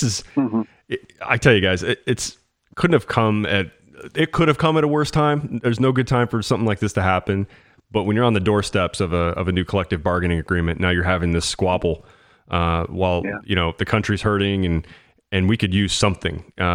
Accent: Illinois, United States; And I grew up in Central Illinois, so I had to pick.

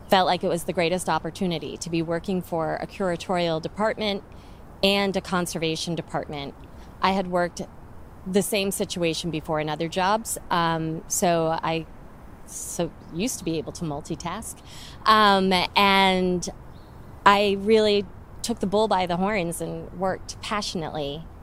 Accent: Maine, United States; I have a degree in art history, a bachelor's degree, and I came from Maine

